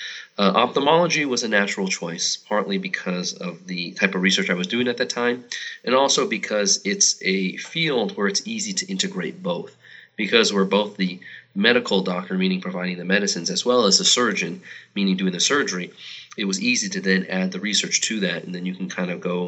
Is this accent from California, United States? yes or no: yes; California, United States; I grew up in Southern California, so I'm happy to be back.